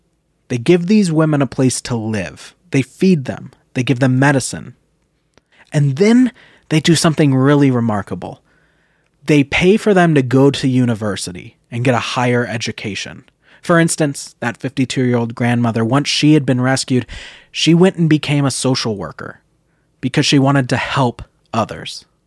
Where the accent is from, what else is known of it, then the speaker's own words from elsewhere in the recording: Boise, Idaho, United States; I came across an amazing organization that's headquartered right here in my hometown of Boise, Idaho.